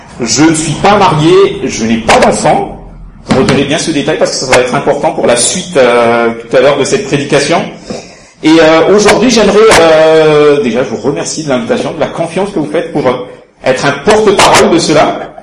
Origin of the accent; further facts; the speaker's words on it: Marseille, Provence-Alpes-Côte d'Azur, France; Je suis de Marseille, une petite heure d'ici, et là-bas j'exerce en tant qu'architecte dans un petit cabinet qui s'installe dans la région de Aix-en-Provence. Et ça fait une petite, une quinzaine d'années que je suis là dans la région par ici